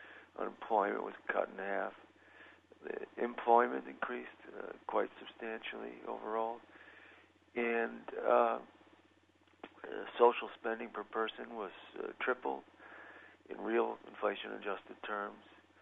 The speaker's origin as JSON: {"language": "English", "town": "Chicago", "region": "Illinois", "country": "United States", "tie": "born or raised there", "said": "maybe that's because I grew up in Chicago where I had one mayor for my whole life, and now his son is there."}